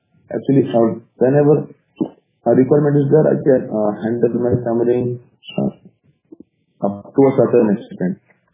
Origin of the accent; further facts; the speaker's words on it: Cuttack, Odisha, India; English is a second language; moved away as an adult; now in Bangalore, India; Basically, I'm from Cuttack in Odisha. For the past 4 years, I have been staying in Bangalore now.